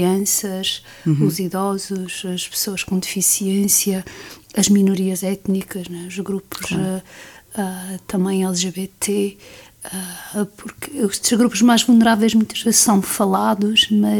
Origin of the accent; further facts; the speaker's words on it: Madeira, Portugal; Eu cresci na Madeira rural, numa família de classe média baixa